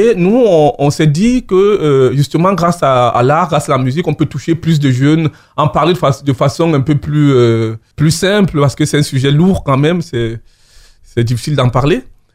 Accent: Cameroon; now in France; moi, je suis français d'origine camerounaise. Arrivé en France, je considérais que j'ai réussi mon intégration.

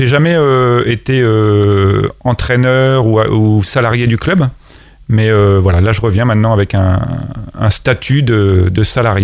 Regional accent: Vernon, Normandy, France; born there; also born or lived in Savoie; moi je suis un enfant de l'Avenir de Vernon, je suis né à Vernon

